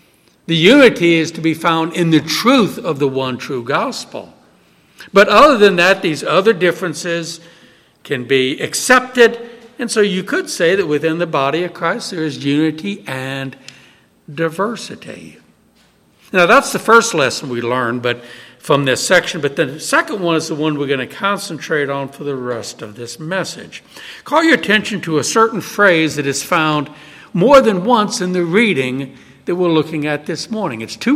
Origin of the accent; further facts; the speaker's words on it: New Orleans, Louisiana, United States; I grew up in New Orleans, where every church in the Old South was racially segregated.